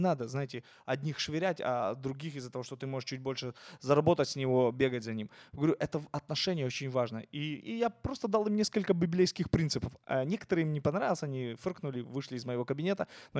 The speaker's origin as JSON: {"language": "Russian", "town": "Izmail", "region": "Odesa Oblast", "country": "Ukraine", "tie": "born or raised there", "said": "И вот я в Измаиле, я тогда жил в Измаиле, где я вырос, я работал в МРЭО."}